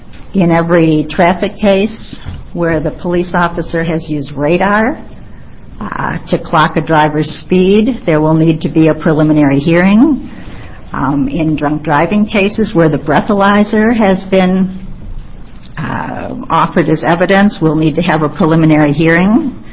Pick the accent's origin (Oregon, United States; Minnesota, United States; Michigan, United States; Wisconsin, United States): Oregon, United States; Portland; I'm a lawyer from Portland. I've been practicing for 30 years.